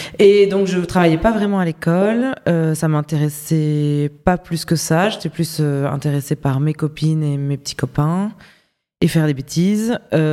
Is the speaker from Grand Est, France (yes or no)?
no; Toulouse, Occitanie, France; Moi, je viens de France, de Toulouse. Je suis née à Toulouse, mais j'ai grandi autour de Toulouse.